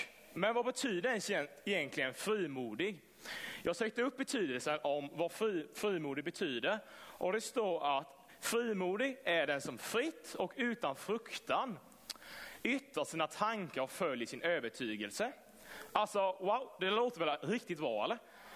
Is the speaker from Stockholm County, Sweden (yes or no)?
no; Sävsjö, Jönköping County, Sweden; Jag är uppvuxen här i Sävsjö i Allianskyrkan. 18 år. Går sista året i gymnasiet, teknik i Vetlanda.